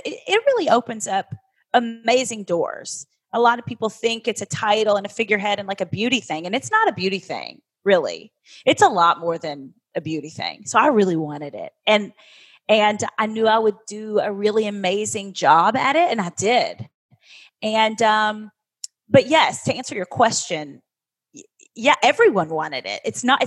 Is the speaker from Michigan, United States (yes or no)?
no; Kentucky, United States; You know, I grew up in Kentucky on a farm with 23 first cousins. I was the oldest.